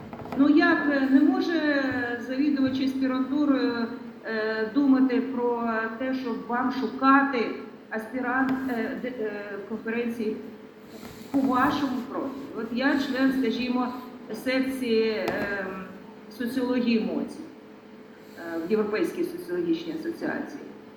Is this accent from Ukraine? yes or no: no; Russia; first language ru; Ukrainian is a second language; Я росіянка і спочатку колись була російськомовна